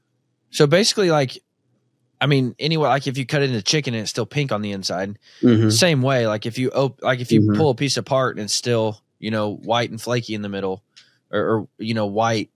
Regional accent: Arkansas, United States; I grew up in Arkansas. If you caught fish, you battered it and you deep fried it.

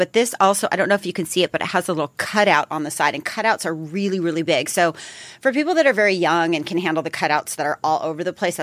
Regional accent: California, United States; And I always throw in sunnies because I'm from Southern California.

